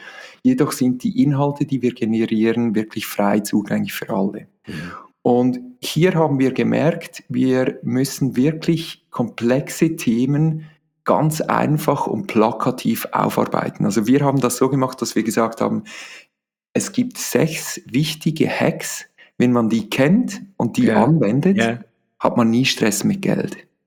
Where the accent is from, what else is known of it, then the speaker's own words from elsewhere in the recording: Switzerland; Das ist ja bei uns in der Schweiz ein bisschen speziell.